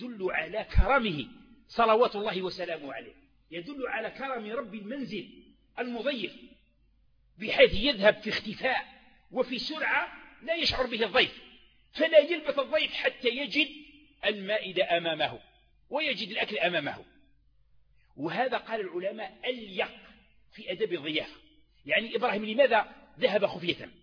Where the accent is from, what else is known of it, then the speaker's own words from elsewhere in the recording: Algeria; احنا عندنا في الصحراء ولا عندنا في غرب الجزائر